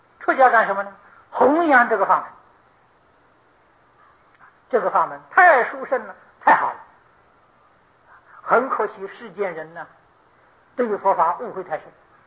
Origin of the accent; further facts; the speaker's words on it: China; 我们是现代人，又不是古人，我是中国人，又不是印度人